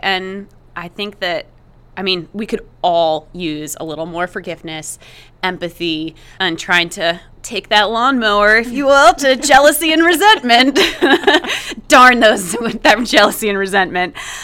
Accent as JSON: {"language": "English", "region": "East Coast", "country": "United States", "tie": "born or raised there", "lives_now": "Midwest", "said": "I grew up on the East Coast and I feel like, I don't know, the mentality on the East Coast was much more insular."}